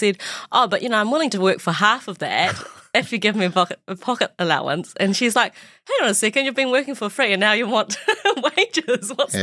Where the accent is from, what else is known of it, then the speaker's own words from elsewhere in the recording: Hawera, Taranaki, New Zealand; also born or lived in Whanganui; so I grew up in Taranaki. I was born in Whanganui, spent about 9 to 10 years in Hauwera, which is a tiny town about an hour to an hour and a half away from Whanganui, or about an hour and a half from New Plymouth in the North Island.